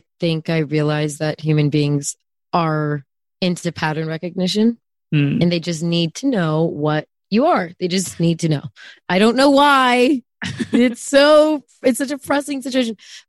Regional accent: California, United States; So I am only from the Bay Area.

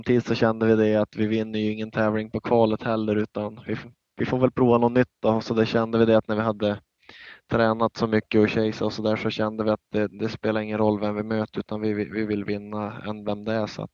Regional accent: Norrland, Sweden; vi är båda från Norrland och båda kör stenhårt

